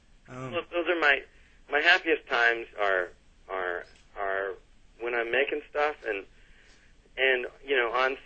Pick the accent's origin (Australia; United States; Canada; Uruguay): Canada; Toronto, Ontario; I grew up in Toronto.